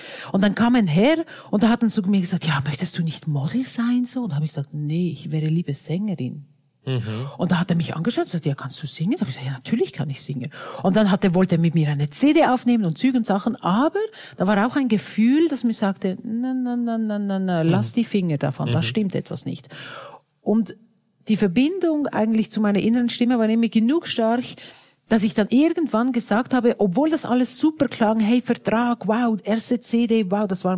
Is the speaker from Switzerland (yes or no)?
yes; Switzerland; Ja, also ich bin ja Schweizerin